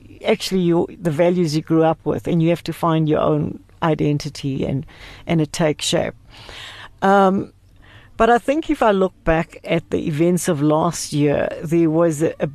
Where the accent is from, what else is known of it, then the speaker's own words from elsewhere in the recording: South Africa; not only as a leader of a university, but as a South African citizen.